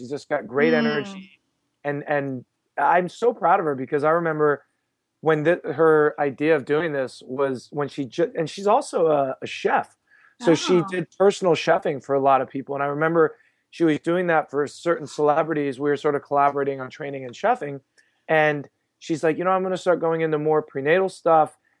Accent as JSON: {"language": "English", "town": "Princeton", "region": "New Jersey", "country": "United States", "said": "I'm from Princeton, New Jersey."}